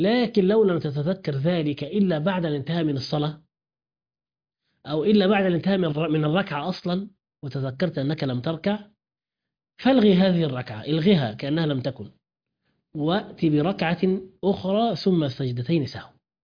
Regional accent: Egypt; فأنا أرى أن الأحوط في بلادنا مصر

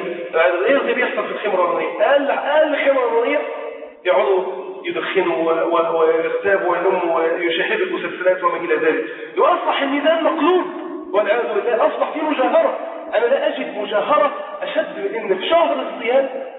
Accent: Egypt; احنا مصريين اسلمنا

